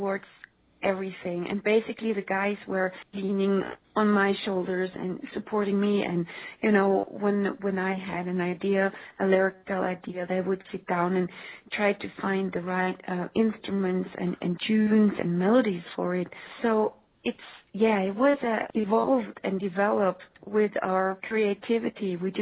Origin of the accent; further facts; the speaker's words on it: Stavanger, Rogaland, Norway; exactly the place where I grew up, Stavanger, Norway. So, you know, my childhood and my, you know, the fact that I grew up in Norway and lived there for 20 years